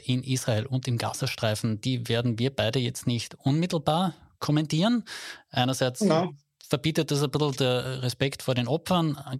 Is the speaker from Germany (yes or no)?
no; Carinthia, Austria; kann aber sein, dass ich im unteren Teil von Kärnten sozialisiert bin